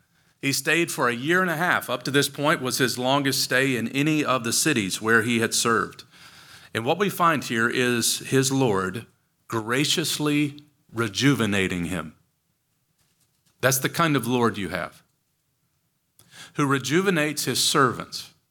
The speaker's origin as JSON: {"language": "English", "region": "Kentucky", "country": "United States", "tie": "born or raised there", "said": "to be in my home state of Kentucky, the promised land. It's so good to be back."}